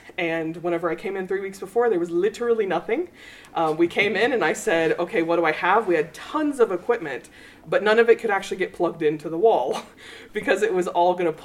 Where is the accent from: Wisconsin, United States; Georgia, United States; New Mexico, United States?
New Mexico, United States; Carlsbad; moved away as an adult; now in Lubbock, United States; I'm originally from Carlsbad, New Mexico. And I moved to Lubbock to go to college.